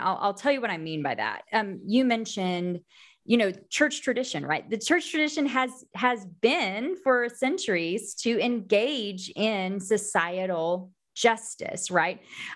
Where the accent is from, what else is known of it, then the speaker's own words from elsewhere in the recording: United States; now in Texas, United States; I identify as evangelical and I'm American. I'm in the South. I'm in the Bible Belt. I'm in Texas.